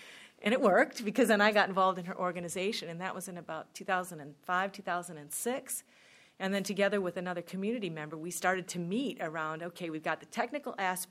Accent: Michigan, United States; I grew up in Southeast Michigan. I went to school here. I didn't move to Northern Michigan until 2002.

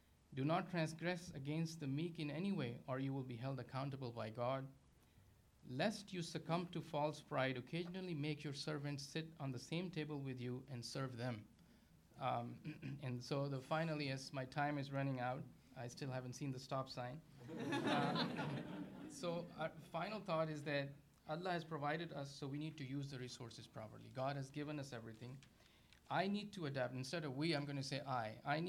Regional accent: Pakistan; now in United States; I grew up in Pakistan

